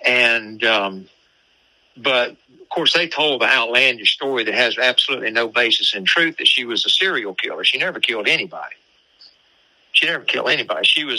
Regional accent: Gaffney, South Carolina, United States; born there; Well, see, I was born in Gaffney. Mm-hmm. And I came down here a long time ago.

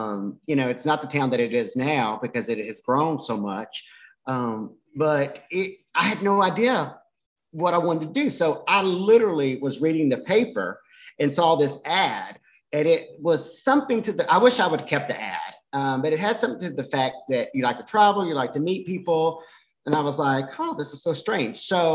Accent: Lake Charles, Louisiana, United States; Growing up in Lake Charles, I asked the question, what's the name of that lake?

